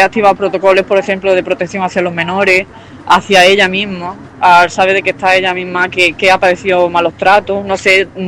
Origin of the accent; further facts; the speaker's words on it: Almería, Andalusia, Spain; now in Garrucha, Spain; Yo vengo de Almería